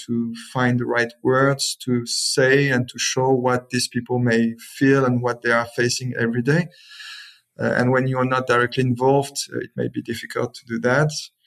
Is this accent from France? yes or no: yes; France; accent: French; English is a second language; So I would like to apologize in advance for my French accent, but I will do my best.